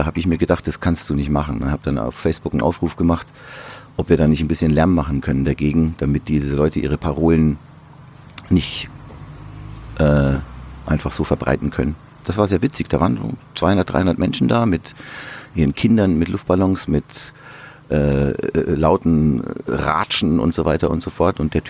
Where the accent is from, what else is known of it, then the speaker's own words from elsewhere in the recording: Amberg, Bavaria, Germany; in meiner Heimat in der Oberpfalz in Amberg.